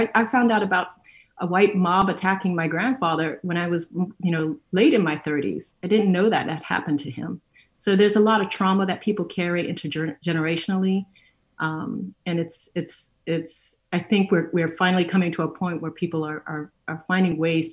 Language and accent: English; Houston, Texas, United States; And I grew up in Houston. And then right outside the outskirts of Houston, there was a place called Jacinto City.